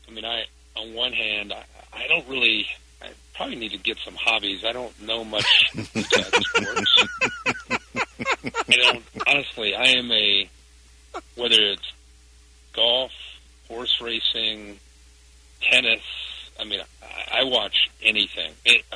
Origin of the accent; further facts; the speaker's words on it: Ohio, United States; Growing up in Southwest Ohio in the 70s, I mean, you really didn't have much of a choice.